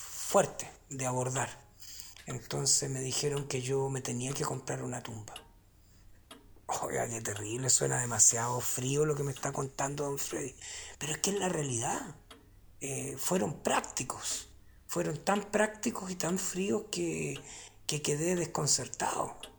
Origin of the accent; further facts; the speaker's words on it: Los Ángeles, Biobío, Chile; Tú sabes que yo soy de Los Ángeles, en la cordillera.